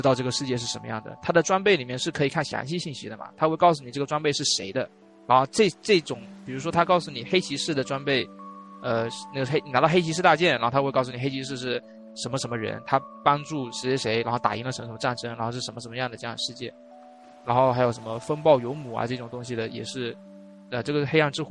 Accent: China; 反而就是引起了我们中国人这种探索欲

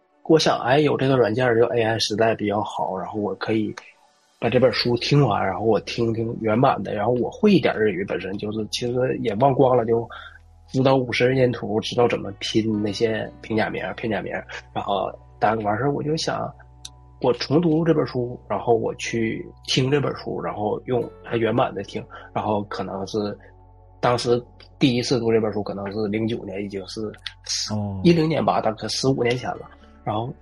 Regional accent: Northeast China, China; 包括我是东北人嘛，包括当年我父母在我这个年龄可能再大一点的时候，面临东北的下岗

